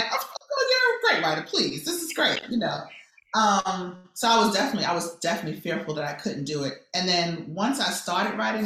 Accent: New York, United States; because I'm from the Bronx

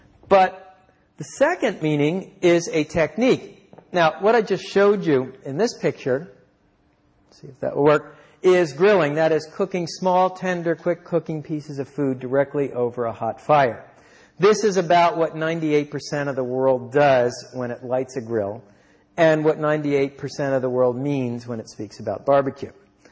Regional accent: Miami, Florida, United States; but I come from Miami, and nobody comes from Miami except my wife.

